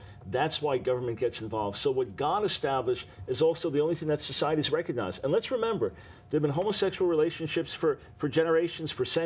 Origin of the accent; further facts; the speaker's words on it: New York, United States; now in Concord, United States; I'm from New York, and I had to go north. I said, Lord, let me go back north. And he said, North Carolina.